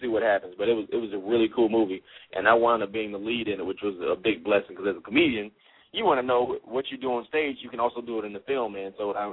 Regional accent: South Carolina, United States; born there; I grew up in an environment, like I was born in South Carolina, where you live the formula.

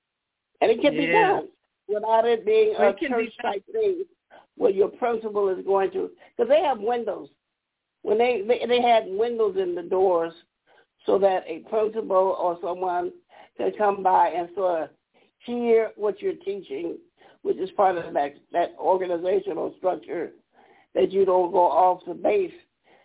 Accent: Youngstown, Ohio, United States; I grew up partially in High Park based on that immigrant experience of my father coming from the South and working at, as they opened up jobs for black men at the steel mill, and that's where he worked, Youngstown Sheet and Tube

